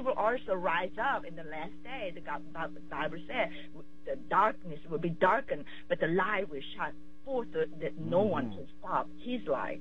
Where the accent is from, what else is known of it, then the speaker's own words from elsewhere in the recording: South Korea; English is a second language; No. I'm from South Korea